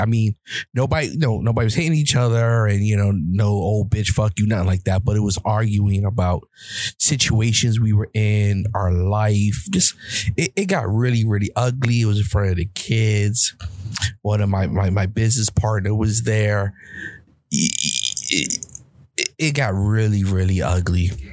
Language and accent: English; Bronx, New York, United States; I was raised in the Bronx, New York, as everybody knows.